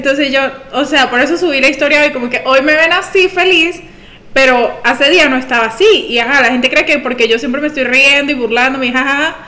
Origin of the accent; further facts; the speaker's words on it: Venezuela; casi todos somos venezolanos